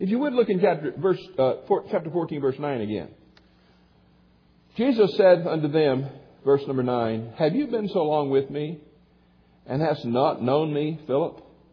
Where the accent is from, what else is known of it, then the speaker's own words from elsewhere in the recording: Gulf Coast, United States; I grew up on the Gulf Coast. And down on the ocean, the Gulf, there are some swampy areas and some treacherous areas.